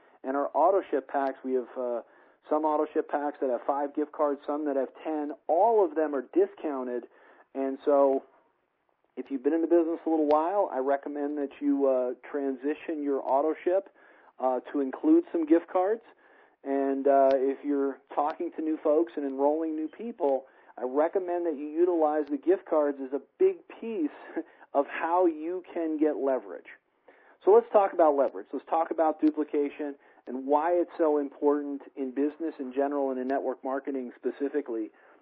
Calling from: Colorado, United States; I am calling in from Colorado here this evening

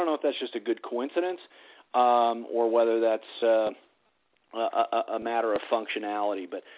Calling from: Colorado, United States; I'm calling in from Colorado tonight, but heading over to California, the corporate office tomorrow.

